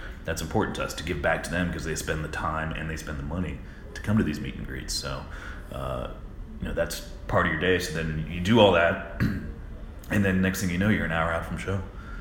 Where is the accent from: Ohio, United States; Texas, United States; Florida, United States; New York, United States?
Florida, United States; It's very cold. I'm from Florida.